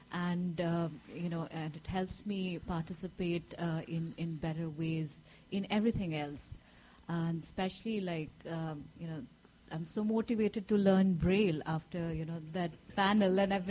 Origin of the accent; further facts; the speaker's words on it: India; now in United States; I am originally from India, and I'm at University of Illinois, Chicago